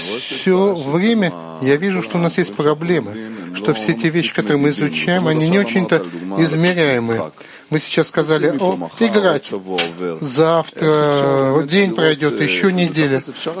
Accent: Ukraine; Я сам с Украины. Я знаю этот и менталитет, все.

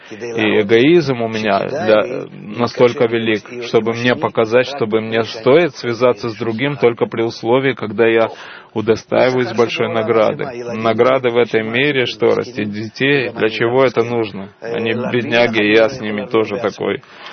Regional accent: Israel; Я рос в Мошаве, и поселение

